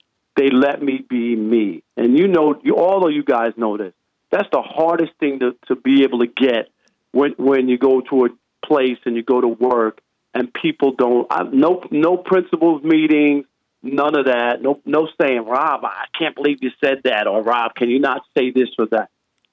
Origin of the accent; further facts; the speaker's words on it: New York, United States; You know, people ask me, like, where am I from? When I used to go on vacation, you know, I'm from New York originally, but I spent 22 great years there.